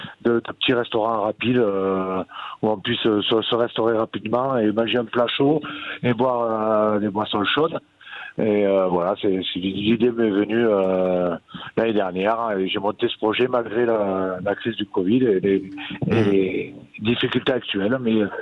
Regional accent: Occitanie, France; accent: Aveyron; now in Valmeinier, France; j'ai pas trop l'accent savoyard, hein, malgré que ça fait 25 ans que j'habite à Valmenier, mais j'ai conservé mon accent aveyronnais.

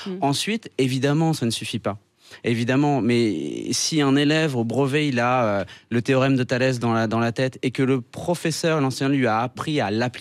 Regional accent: France; on est français, on vient des États-Unis

